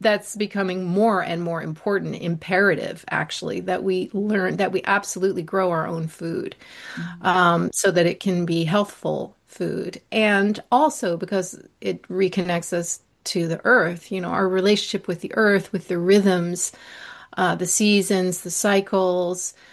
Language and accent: English; Washington, District of Columbia, United States; and so we were sent to school, to French school in Washington, D.C., where I grew up for the first until I was about 13.